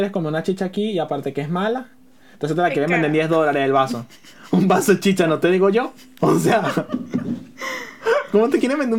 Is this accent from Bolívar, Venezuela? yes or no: no; Turmero, Aragua, Venezuela; porque yo no soy de Maracay, yo soy de Turmero. ¿Sabes? Uno dice de Maracay, porque ajá.